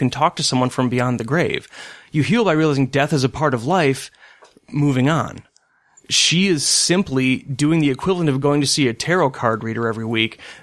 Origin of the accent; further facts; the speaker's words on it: Sweden; I am flawed. I come from Sweden.